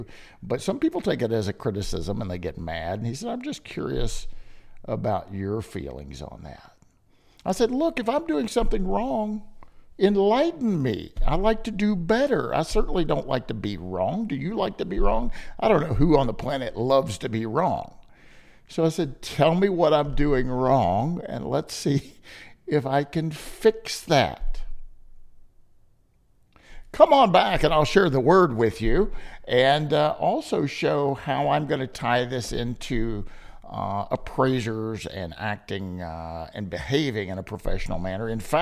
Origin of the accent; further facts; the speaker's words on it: Kentucky, United States; You know, I'm from Kentucky and we talk a little funny anyway, right?